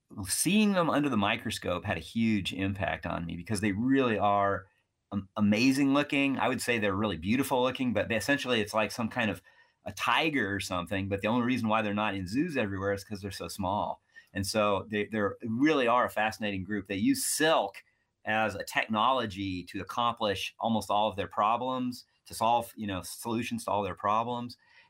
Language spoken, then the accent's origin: English; New Mexico, United States; I grew up in New Mexico, and I could find 50 black widows in my backyard in New Mexico.